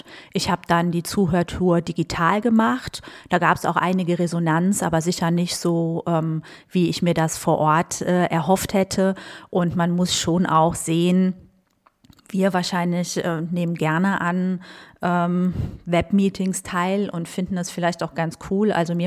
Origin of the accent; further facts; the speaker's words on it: Westerwald, Germany; Mein Vater war auch kommunalpolitisch aktiv in dem Westerwaldort, wo ich herkomme.